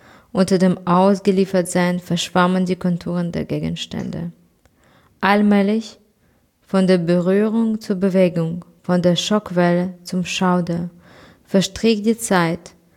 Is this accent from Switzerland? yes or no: no; Kyiv, Ukraine; Ich komme aus Kiew und meine Stadt ist überhaupt nicht unter Beschuss.